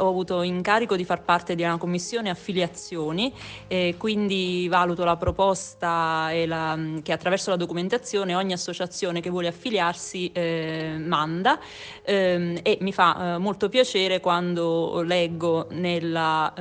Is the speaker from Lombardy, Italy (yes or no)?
no; Campania, Italy; sono campana